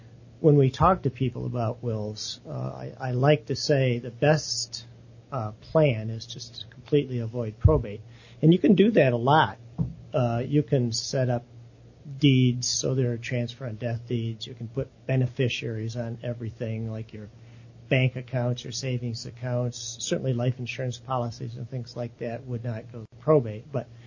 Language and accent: English; Toledo, Ohio, United States; You know, I was born and raised in Toledo. I went to Central Catholic High School, went to the University of Toledo.